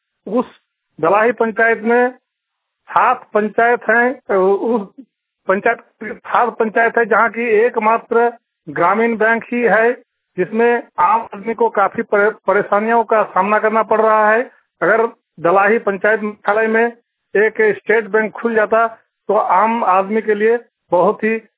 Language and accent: Hindi; Kinghatta, Jharkhand, India; ग्राम post किनघट्टा प्रखंड मसलिया का निवासी हूँ।